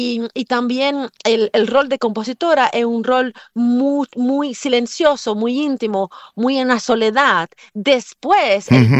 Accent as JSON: {"language": "Italian", "country": "Cuba", "tie": "born or raised there", "said": "Crescendo a Cuba ho sempre sentito questa connessione molto forte e la natura ti insegna ad ascoltare."}